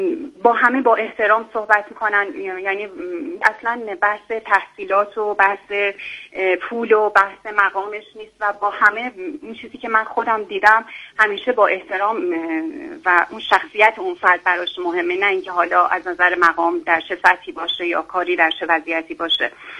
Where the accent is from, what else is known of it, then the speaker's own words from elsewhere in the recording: Iran; مثل همه مردم ایران، ولی واقعا من خودم یه وقتایی دیگه خسته می شدم با اینکه من خودم تو این محیط بزرگ شدم